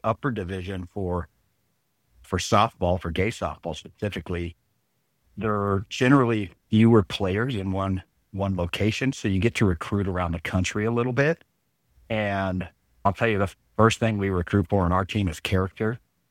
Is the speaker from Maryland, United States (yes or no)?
no; Arizona, United States; also born or lived in Kansas; And I moved from Kansas back here to Arizona, where I originally grew up.